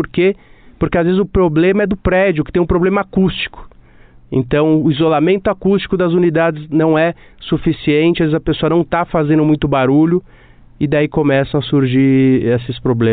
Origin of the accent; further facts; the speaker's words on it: São Paulo, Brazil; Eu sou natural de São Paulo mesmo.